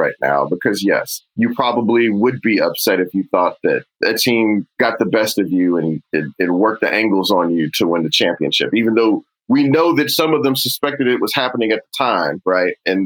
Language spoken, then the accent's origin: English; Houston, Texas, United States; I'm from Houston.